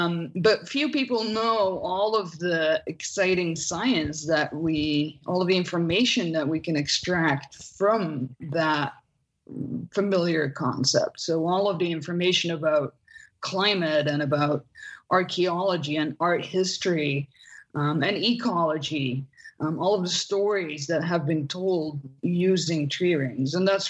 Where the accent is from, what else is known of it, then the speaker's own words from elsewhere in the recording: Belgium; English is a second language; I'm from Belgium originally.